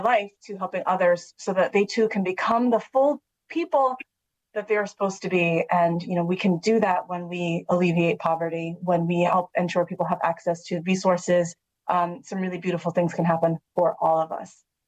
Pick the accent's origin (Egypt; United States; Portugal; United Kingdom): United States; New England; also born or lived in Pittsburgh, United States; now in Washington, United States; So I hail from New England. I'm a New Englander by birth. I grew up in New England and lived for a really long time in Pittsburgh before moving to DC in 2011.